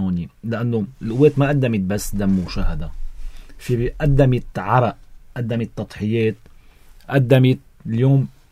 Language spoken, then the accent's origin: Arabic; Lebanon; أنا كمواطن لبناني يكون عم بدفع ضريبتي.